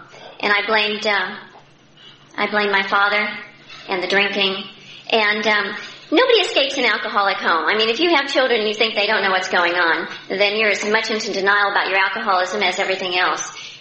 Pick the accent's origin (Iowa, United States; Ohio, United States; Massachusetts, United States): Ohio, United States; Cleveland; born there; And my parents were very old world. I was born in Cleveland, and that was another one of my problems. If you came from Cleveland, you'd have my problems, too.